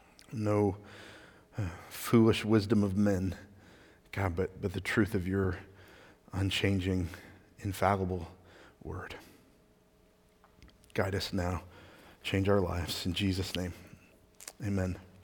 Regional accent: Texas, United States; because I'm a Texan

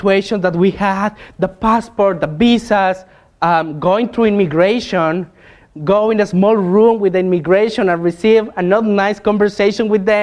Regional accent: Mexico; English is a second language; I'm a member of Redeemer Redmond, and if you hear my horrible accent, it's because I'm from Mexico.

